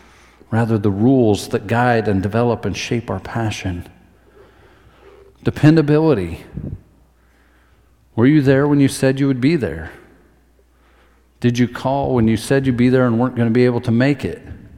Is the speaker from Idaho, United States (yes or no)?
yes; Idaho, United States; I'm from North Idaho.